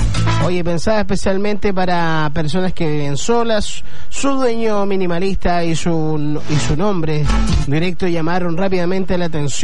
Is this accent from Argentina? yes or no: no; Chile; como buenos chilenos, vamos a terminar copiando esta aplicación.